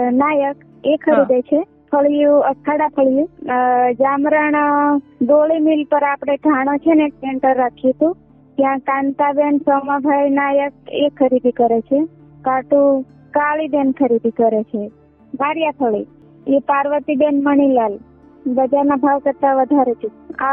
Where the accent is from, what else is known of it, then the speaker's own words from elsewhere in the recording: Sadra, Gujarat, India; હું સાદરાની વતની છું